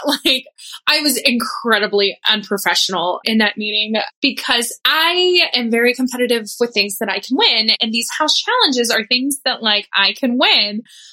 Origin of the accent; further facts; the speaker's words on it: Dallas, Texas, United States; But to me, growing up in Dallas, it is and always will be the White Rock Marathon for me.